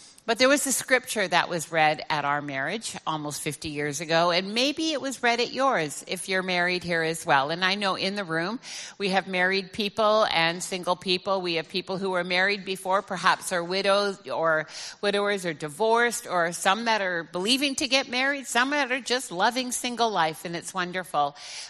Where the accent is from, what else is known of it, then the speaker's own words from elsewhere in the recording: Vancouver, British Columbia, Canada; We're both from Vancouver, Canada, born and raised there.